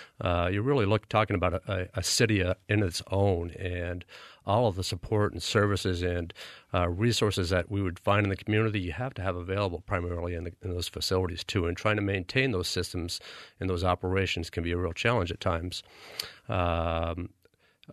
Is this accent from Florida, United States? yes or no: no; Vermont, United States; I'm originally from the Chittenden County area